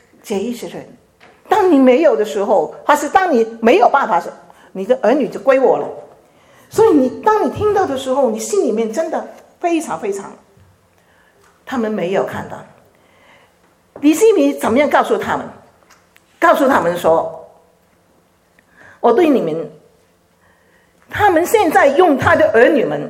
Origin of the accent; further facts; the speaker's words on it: China; 常常听说跟我们中国人打工是不太好的啊